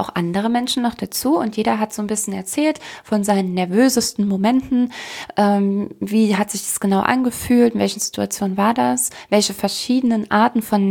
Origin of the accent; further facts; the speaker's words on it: United States; Dann auch in dem Alter und dann komme ich noch aus Amerika.